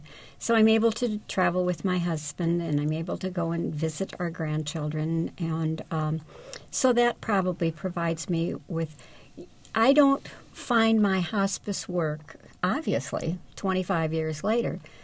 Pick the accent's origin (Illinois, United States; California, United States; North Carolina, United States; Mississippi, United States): Illinois, United States; Springfield; I grew up in Springfield, Illinois